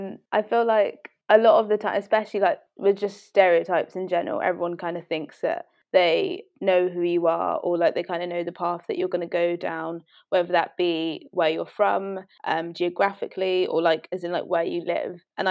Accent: London, United Kingdom; Yeah, so born and raised in London, okay, to two Nigerian parents.

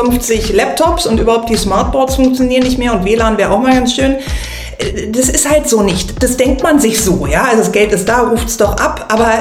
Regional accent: Berlin, Germany; born there; ich bin geborene Berlinerin

